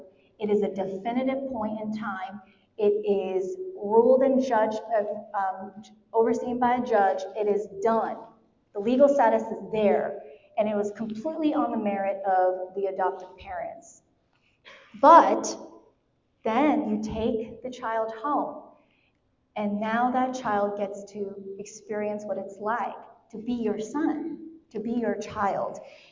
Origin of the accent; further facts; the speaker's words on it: Houston, Texas, United States; also born or lived in Florida; I'm from Houston, you know? Like, I'm from Florida and Houston, so I've seen flood.